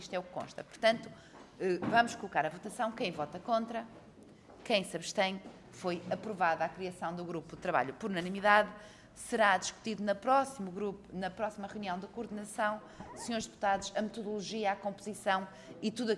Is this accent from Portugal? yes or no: yes; Norte, Portugal; accent: northern Portuguese; Eu percebo que o meu sotaque nortenho não seja bem compreendido